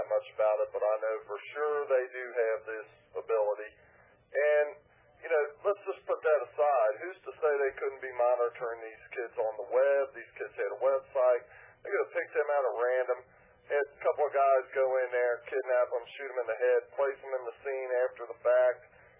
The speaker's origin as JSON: {"language": "English", "region": "Kentucky", "country": "United States", "said": "I'm from Northern Kentucky."}